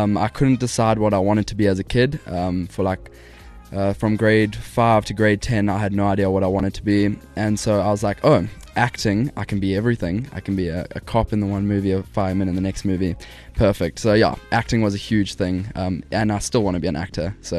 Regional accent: South Africa; I very much look up

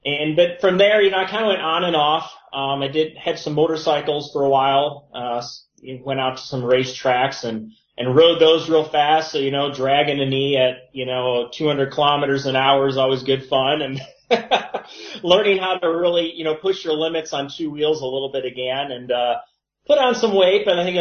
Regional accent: Michigan, United States; I grew up in Michigan, so, you know, truthfully, it's one of the swimming states, along with California, Texas, Florida.

